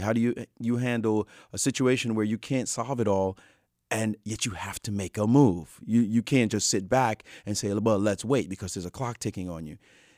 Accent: Brooklyn, New York, United States; When I was young, growing up in Brooklyn, Brownsville, Brooklyn, you know, never ran, never will, Brownsville, Brooklyn

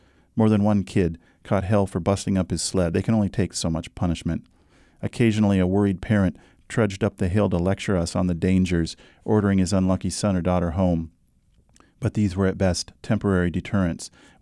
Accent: Duluth, Minnesota, United States; Where I grew up in Duluth, as soon as it snowed, we all ran outside and grabbed our sleds, and we would go to a place called Grass Hill.

